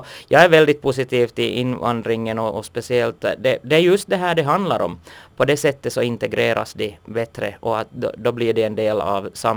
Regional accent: Malax, Ostrobothnia, Finland; där har jag väldigt goda erfarenheter från min hemkommun Malax

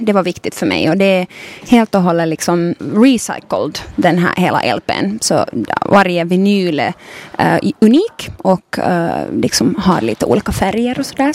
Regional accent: Finland; also born or lived in Berlin; Jag är finlandssvensk, 25-årig artist, låtskrivare, producent, musikerperson. Jag har bott i Berlin 6 år. Nu har jag liksom flyttat hit tillbaka till Norden, så att säga.

